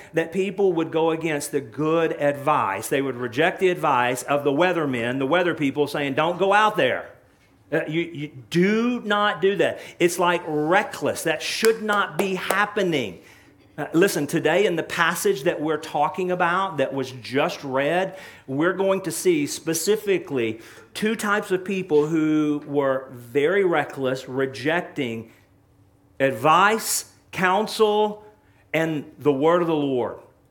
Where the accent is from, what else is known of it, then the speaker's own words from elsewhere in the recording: Texas, United States; my wife and I, we are from East Texas. And East Texas is a place that's very dear to us growing up.